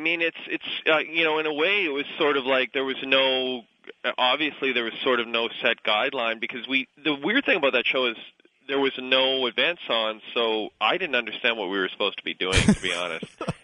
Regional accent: Alberta, Canada; Though I'm from Alberta, where the drinking age is also 18.

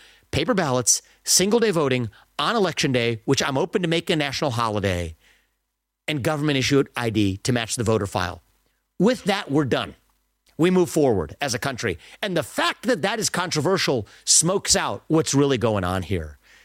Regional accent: Ohio, United States; I voted in my home state in Ohio yesterday.

